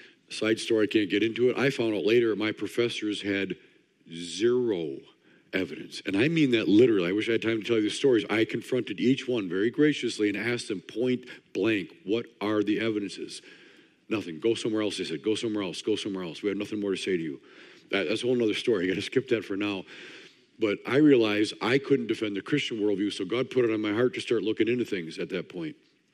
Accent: Wisconsin, United States; I'm traveling with my wife, Amy. She's probably out in the lobby somewhere. We're from Wisconsin.

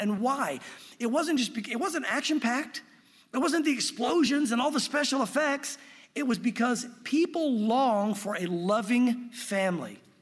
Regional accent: Jonesville, United States; I had Charlie and Chuck as my two best friends growing up in Jonesville

